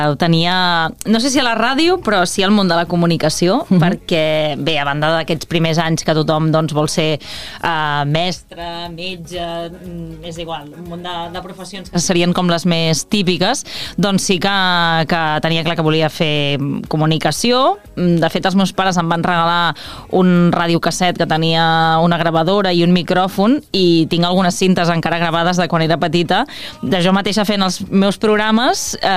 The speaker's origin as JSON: {"language": "Catalan", "town": "Vilafranca del Penedès", "region": "Catalonia", "country": "Spain", "said": "Jo sóc de Vilafranca del Penedès"}